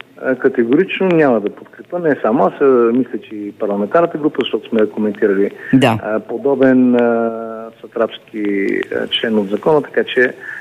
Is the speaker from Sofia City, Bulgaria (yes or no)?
no; Petrich, Blagoevgrad Province, Bulgaria; Въпреки, че съм от Петрич